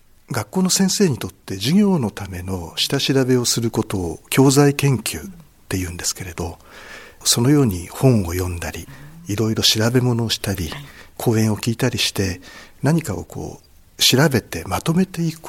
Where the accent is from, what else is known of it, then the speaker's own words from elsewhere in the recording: Yokohama, Kanagawa, Japan; born there; now in Fujisawa, Japan; 私は横浜の生まれです。